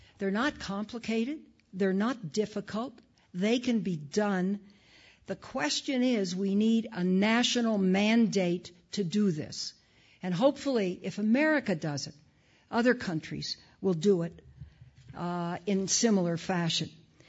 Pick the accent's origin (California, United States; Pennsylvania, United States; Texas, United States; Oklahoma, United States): California, United States; what I'm most proud to say is that my home state, California, is leading the way in energy efficiency.